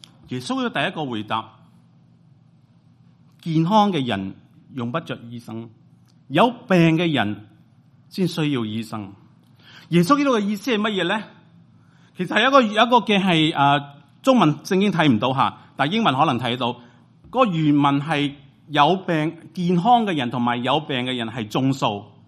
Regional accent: China; 同我哋大概同我哋中国人嘅文化好相似。

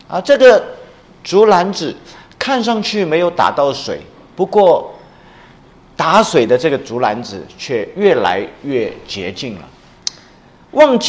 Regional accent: China; 吃对我们很重要特别是我们中国人民以食为天

